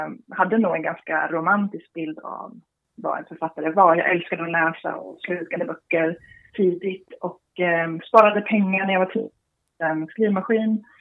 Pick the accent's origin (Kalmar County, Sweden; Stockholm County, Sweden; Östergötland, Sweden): Östergötland, Sweden; Norrköping; jag befinner mig i Norrköping. Där också min bok utspelar sig. Jag är född här och uppvuxen här och har kommit tillbaka hit.